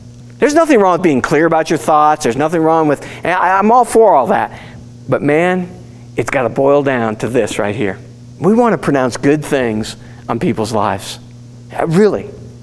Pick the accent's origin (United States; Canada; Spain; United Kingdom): United States; You know, I'm from the United States. What can I say?